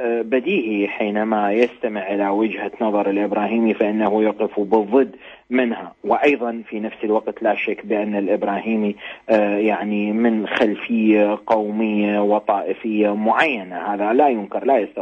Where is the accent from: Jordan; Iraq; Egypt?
Iraq; Najaf, Najaf Governorate; أنا ابن مدينة النجف وأعرف أن هذه المدينة محاصرة منذ أكثر من أسبوعين